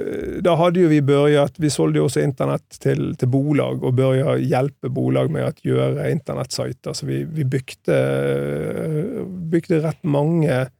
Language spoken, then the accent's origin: Swedish; Bergen, Vestland, Norway; Jag är från Second City, så det är Norges Göteborg, kan man kalla det på.